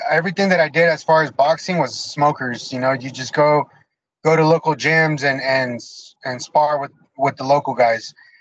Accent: Menifee, California, United States; I grew up in Temecula. I grew up Menifee, but Temecula, Murrieta, Temescal, Lake Elsinore, all those areas are like wrestling background.

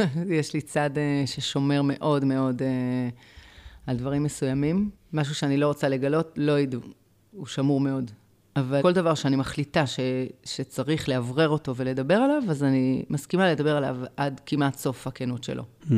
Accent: Jerusalem, Jerusalem District, Israel; אני גדלתי בעיר כל חיי, גדלתי בירושלים, אני לא מכירה את המציאות הזאת של התיישבות.

